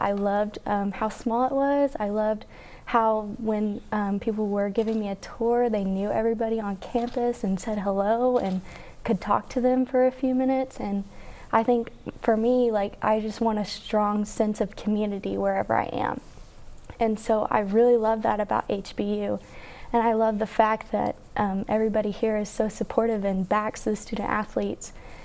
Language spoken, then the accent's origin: English; Oklahoma, United States; Yes, so I'm originally from Oklahoma